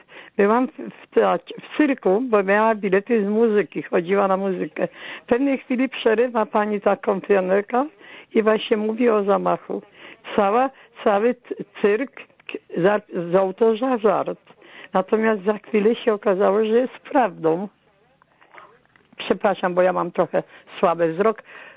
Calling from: Łódź, Łódź Voivodeship, Poland; jestem słuchaczką stałą z Łodzi.

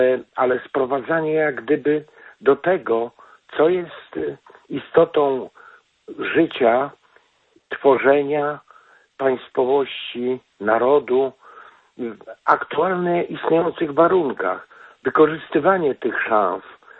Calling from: Krynica, Lesser Poland, Poland; dzwonię z okolic Krynicy.

